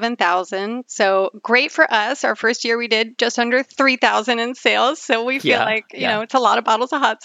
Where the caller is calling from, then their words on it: Salem, Oregon, United States; I'm calling from Salem, Oregon